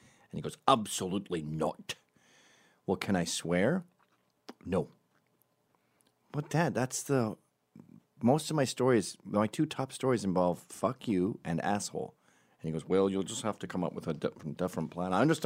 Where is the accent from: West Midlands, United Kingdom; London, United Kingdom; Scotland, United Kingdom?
Scotland, United Kingdom; I'm Scottish, dude.